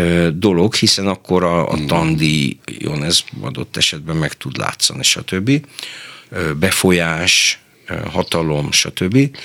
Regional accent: Hungary; Hát Magyarországról jövök, érted?

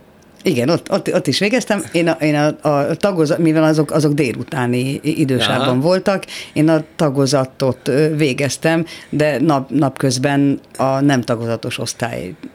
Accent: Debrecen, Hajdú-Bihar, Hungary; Apukám elköltözött Debrecenből, mert ugye én debreceni vagyok

